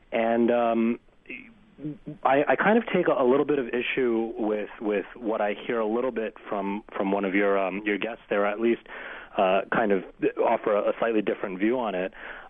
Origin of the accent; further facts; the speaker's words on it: United States; born there; my wife and I, we're both American-born people of Indian origin